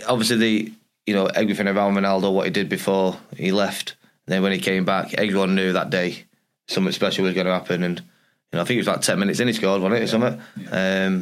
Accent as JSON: {"language": "English", "town": "Stockport", "region": "North West England", "country": "United Kingdom", "said": "I'm from Stockport."}